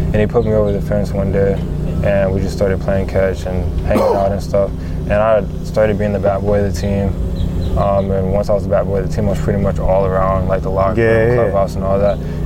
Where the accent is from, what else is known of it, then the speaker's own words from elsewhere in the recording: Georgia, United States; Like growing up in Georgia, like, I haven't really had to go out to like different states to like find tournaments and stuff.